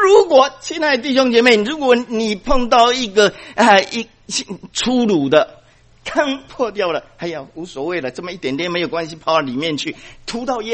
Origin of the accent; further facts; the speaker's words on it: Taiwan; 因为我从台湾来，我只能够啊用台湾来形容，我不晓得别的地方了。